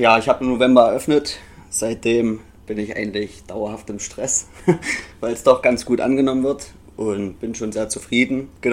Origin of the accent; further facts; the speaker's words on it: Artern, Thuringia, Germany; Also ich komme ursprünglich aus Artern, wie wahrscheinlich viele wissen. Ja, habe da bis letztes Jahr gewohnt, genau. Habe meine Lehre nach der 10. Klasse in Apolda gemacht, bei Bäckerei Döbel.